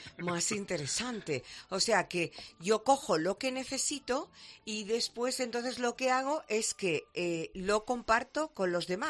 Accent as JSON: {"language": "Spanish", "town": "Dos Hermanas", "region": "Andalusia", "country": "Spain", "said": "Es que yo soy de Dos Hermanas, entonces para mí es como si estuviera en casa, ¿no?"}